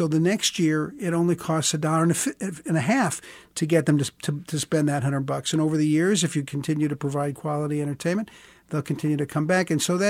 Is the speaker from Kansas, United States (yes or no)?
yes; Prairie Village, Kansas, United States; I grew up in Prairie Village and went to Shawnee Mission East, went away for college.